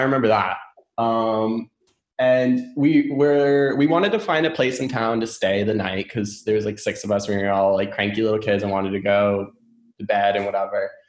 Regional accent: New York, United States; now in Tampa, United States; I'm originally from New York, so it's like the easiest reference for me to make.

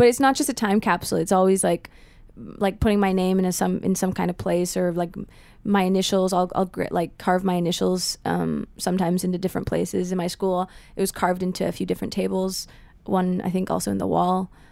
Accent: Canada; born or raised there; also born or lived in Frankfurt, Germany / Connecticut, United States

